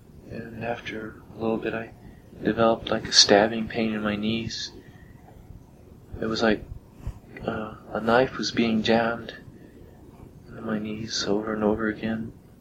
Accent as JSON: {"language": "English", "town": "Homestead", "region": "Florida", "country": "United States", "said": "I'm originally from Homestead, Florida, and I was going to school in Central Florida."}